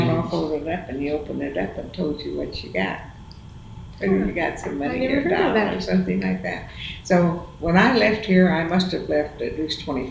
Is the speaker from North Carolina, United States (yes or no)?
no; Piedmont, South Dakota, United States; born there; also born or lived in Bisbee, Arizona; I was born in October the 2nd, 1920, in Piedmont, South Dakota. Piedmont, South Dakota.